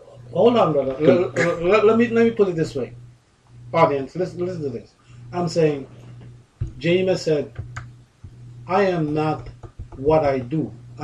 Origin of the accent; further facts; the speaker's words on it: Belize; listeners know I grew up in Belize.